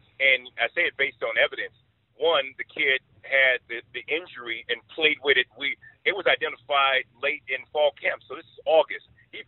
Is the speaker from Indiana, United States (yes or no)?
no; California, United States; I'm born and raised in California, so that makes me a Raiders fan.